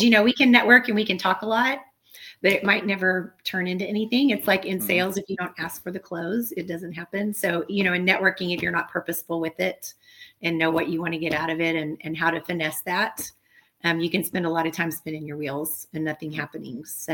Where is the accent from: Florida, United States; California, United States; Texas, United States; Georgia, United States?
Texas, United States; Abilene; now in Houston, United States; We moved here directly from East Texas, but we were only there about a year. I grew up in West Texas in the Abilene area.